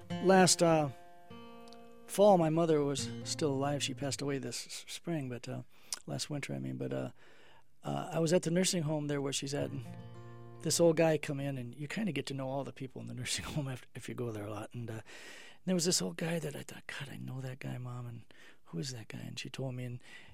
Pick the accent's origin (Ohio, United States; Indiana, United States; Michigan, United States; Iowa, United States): Iowa, United States; also born or lived in California / Colorado; now in Wisconsin, United States; No, I grew up in Iowa. I grew up down near the Quad City area in Clinton County along the Mississippi. I come from a real big kind of farm community, family, 10 kids in my family.